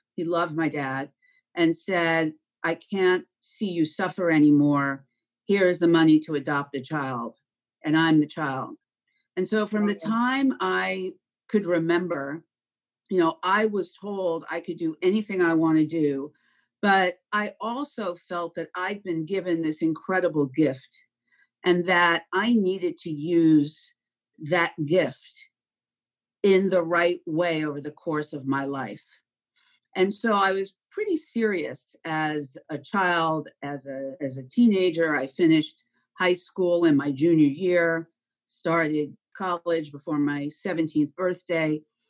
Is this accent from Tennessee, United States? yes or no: no; Long Island, New York, United States; I grew up on Long Island.